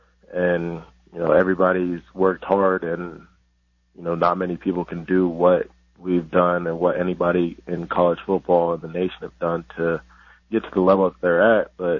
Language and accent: English; Muncie, Indiana, United States; born there; No, I started out with the Colts, where I was born in Muncie, Indiana.